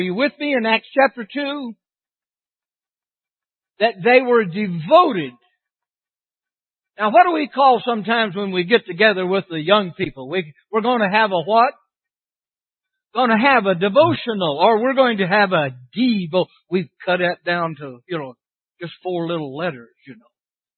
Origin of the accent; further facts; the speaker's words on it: Whittier, California, United States; And where I grew up in Whittier, California, at the Painter Avenue Church of Christ.